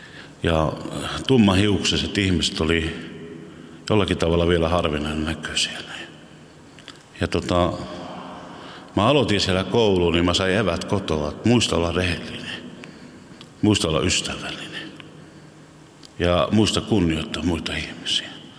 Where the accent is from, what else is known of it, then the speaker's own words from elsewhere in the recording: Stockholm County, Sweden; also born or lived in Sotkamo, Finland; Sotkamosta, Suomesta. Meillä on moni sukupolvi Sotkamosta ja Kuopiosta. Mutta mä vartuin Ruotsissa semmoiseen pieneen ruotsalaisen kylään ja Tukholman vieressä. Ja mulla oli silleen uskovainen koti.